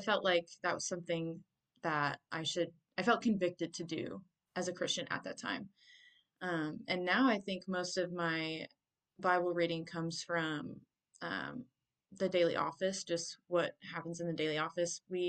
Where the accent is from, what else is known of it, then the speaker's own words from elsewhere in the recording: Michigan, United States; now in Arlington, United States; So I am originally from Michigan, and that's where I grew up. But when I graduated college, I moved here to Texas to become a teacher.